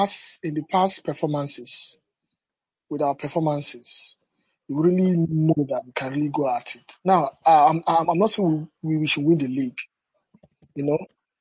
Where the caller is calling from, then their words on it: Nigeria; I'm speaking from Nigeria.